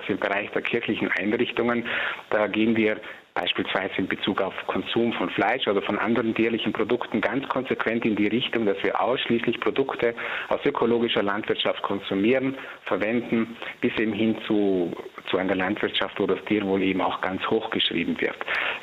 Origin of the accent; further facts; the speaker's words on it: Trentino-Alto Adige, Italy; ich denke jetzt auch in meiner Heimat in Südtirol